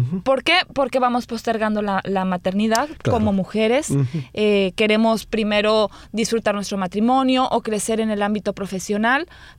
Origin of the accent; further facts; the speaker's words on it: Chihuahua, Mexico; born there; now in Monterrey, Mexico; Yo nací en Chihuahua, Chihuahua, México. vivo en Monterrey. Yo me fui a estudiar a Monterrey, me casé ya con un regiomontano, así les decimos a las personas que son de Monterrey